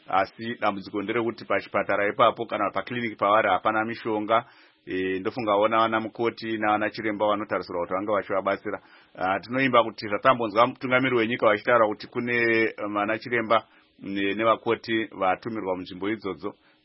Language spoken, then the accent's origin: English; Harare, Zimbabwe; I'm from Harare, but she's from Rewa.